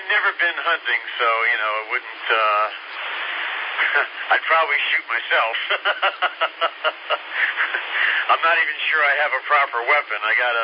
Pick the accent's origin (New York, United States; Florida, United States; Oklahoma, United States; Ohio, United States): New York, United States; Well, you know, before this, I'm from New York, so whatever South Carolina says is probably pretty liberal compared to up north.